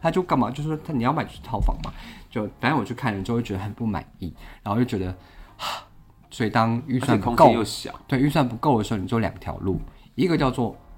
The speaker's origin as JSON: {"language": "Chinese", "region": "Yilan County", "country": "Taiwan", "said": "所以我就是还庆幸我是宜兰人"}